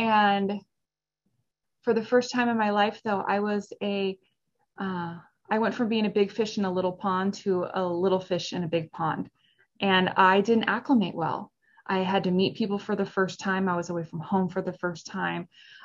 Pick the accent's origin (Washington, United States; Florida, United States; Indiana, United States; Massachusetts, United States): Washington, United States; Seattle; And I grew up in Seattle area, Seattle, Washington.